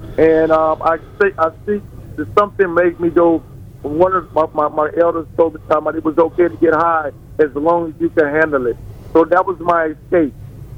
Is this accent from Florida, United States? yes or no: yes; Immokalee, Florida, United States; now in Tampa, United States; I left my hometown of Immokalee, Florida. And I came to Tampa, Florida.